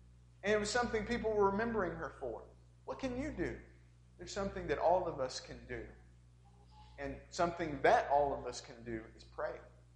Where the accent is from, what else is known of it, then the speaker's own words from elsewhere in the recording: Tennessee, United States; also born or lived in Norway; I grew up in Tennessee with churches on every corner. But then when I moved to Norway